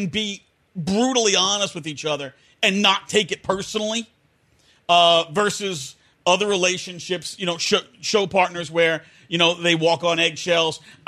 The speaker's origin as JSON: {"language": "English", "region": "New York", "country": "United States", "said": "I'm from New York."}